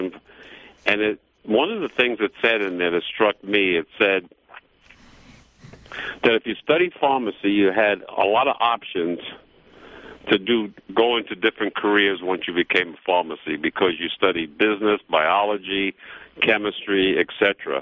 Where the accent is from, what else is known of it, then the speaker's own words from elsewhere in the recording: Bridgehampton, New York, United States; I grew up in Bridgehampton